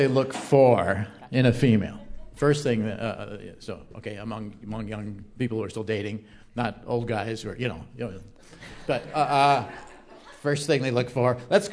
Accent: Milwaukee, Wisconsin, United States; I was from Milwaukee.

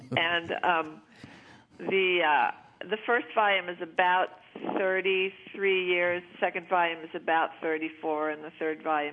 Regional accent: St. Louis, Missouri, United States; also born or lived in Los Angeles / Iowa; Well, I was born in Los Angeles. Yeah. I was born in Los Angeles. I grew up in St. Louis.

